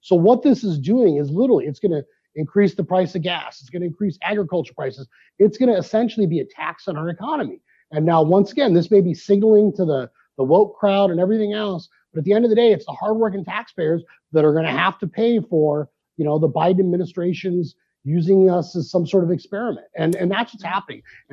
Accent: United States; born there; I was born in the United States, just so we're clear. I was born here

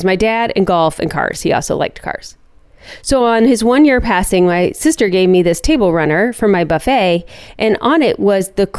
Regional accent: Akron, Ohio, United States; that basement literally was a recreation of my house growing up on Timberline. You could walk into the basement and you felt like you were walking into the 1980s in Akron, Ohio.

